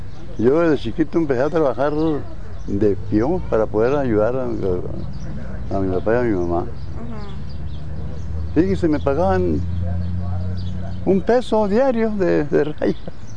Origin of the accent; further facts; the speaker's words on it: Julimes, Chihuahua, Mexico; born there; Nací en la Labor Nueva, Julimes. El 24 de enero de 1927.